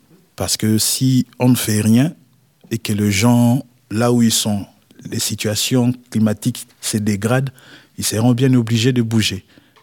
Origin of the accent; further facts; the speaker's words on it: DR Congo; now in France; Je suis du Congo-Kinshasa et il y a le Congo-Brazzaville à côté.